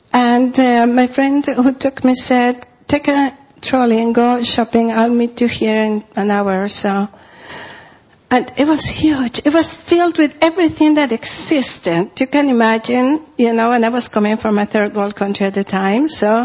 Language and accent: English; Costa Rica; he said to me, welcome to Costa Rica, where are you from? I said, oh, just from down the street. I said, no, I'm not asking you where are you staying, where are you from? I said, really? I'm from down the street. I grew up just down the street.